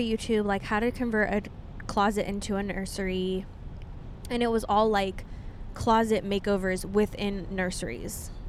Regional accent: Kansas, United States; I'm from Kansas

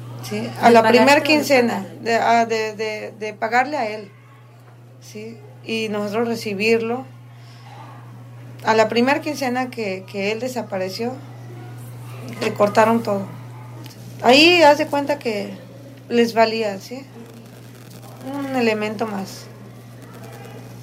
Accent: Guerrero, Mexico; moved away as an adult; Yo vengo del estado de Guerrero. Pues lo que me trajo aquí es que en mi estado está muy peligroso.

